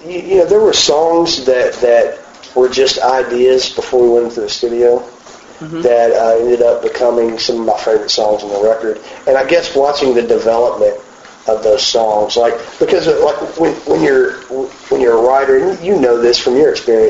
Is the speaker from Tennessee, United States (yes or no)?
yes; Nashville, Tennessee, United States; I'm from Nashville, Tennessee